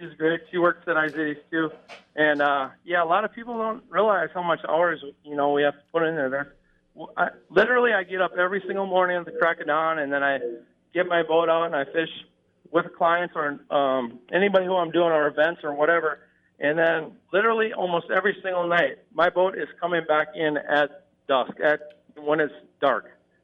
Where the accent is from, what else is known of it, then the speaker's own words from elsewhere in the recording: United States; I grew up on the Mississippi River, and I started fishing at tournaments on Lake Minnetonka a lot.